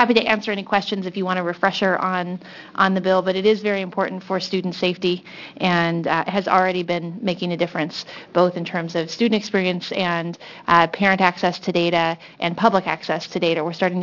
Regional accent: Corvallis, Oregon, United States; I'm from Corvallis and Philomath, House District 16, State Representative.

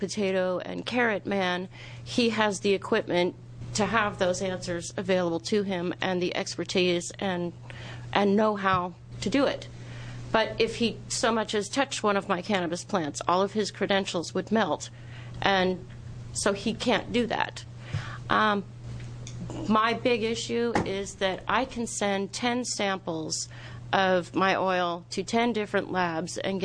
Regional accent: Happy Valley, Oregon, United States; I'm from Happy Valley, Oregon

